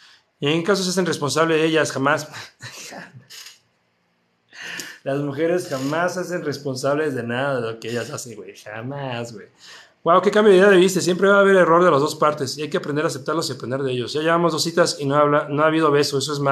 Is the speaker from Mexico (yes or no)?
yes; Mexico; De México, aquí tienen su casa.